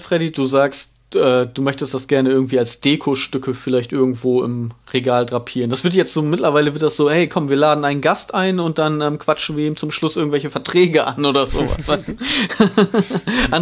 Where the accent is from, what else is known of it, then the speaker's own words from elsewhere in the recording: Emden, Lower Saxony, Germany; Also ich komme aus Emden. Und da sieht es genauso aus.